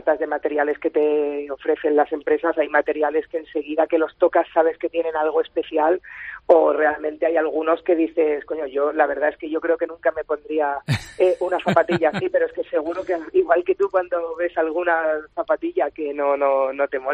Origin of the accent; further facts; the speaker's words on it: Alicante, Valencian Community, Spain; Además, nosotros somos alicantinos, y que es la tierra del calzado y referente mundial.